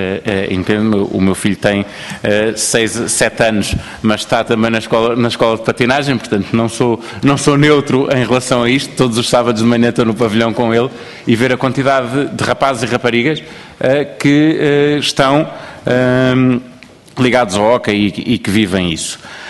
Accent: São João da Madeira, Aveiro, Portugal; eu sou de São João da Madeira

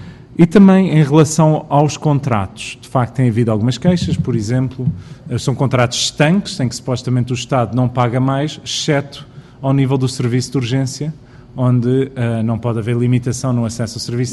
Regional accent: Cascais, Lisbon, Portugal; nomeadamente em Cascais, de onde eu sou pessoalmente

